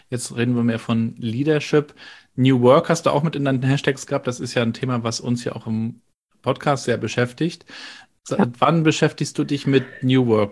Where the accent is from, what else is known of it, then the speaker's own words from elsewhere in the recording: Rostock, Mecklenburg-Vorpommern, Germany; Ich als Rostocker natürlich auch sehr viel.